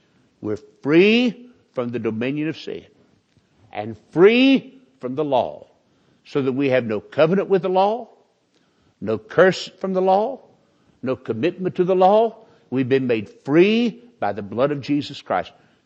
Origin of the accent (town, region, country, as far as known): the South, United States; born or raised there